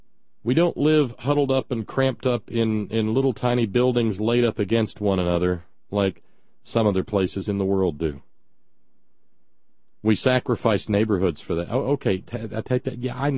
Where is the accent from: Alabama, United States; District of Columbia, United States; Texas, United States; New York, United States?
Alabama, United States; Or as we said growing up down that way, gas. But gasoline at prices like that meant that a boy growing up in Alabama could see Appomattox Courthouse in Virginia.